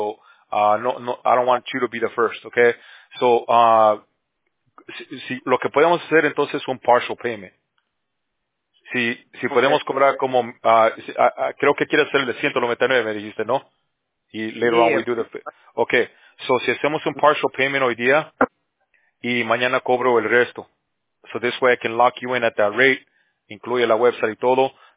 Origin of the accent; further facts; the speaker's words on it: Bolivia; Oh, Guatemala, ya, yo soy de Bolivia.